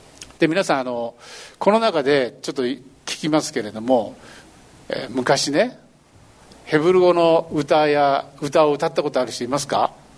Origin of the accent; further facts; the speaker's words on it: Kitakyushu, Fukuoka, Japan; 私は北九州から来ましたけども